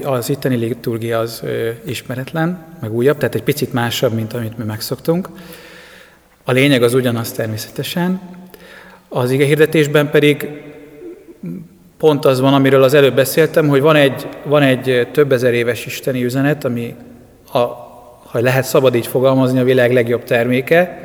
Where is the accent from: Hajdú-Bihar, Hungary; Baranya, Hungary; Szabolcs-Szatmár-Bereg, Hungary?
Hajdú-Bihar, Hungary; Debrecen; Debrecenben születtem, ott nőttem fel